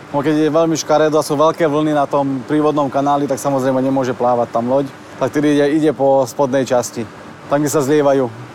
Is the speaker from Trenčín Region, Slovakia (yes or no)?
no; Gabčíkovo, Trnava Region, Slovakia; ja to už poznám od detstva, nakoľko som z Gabčíkova.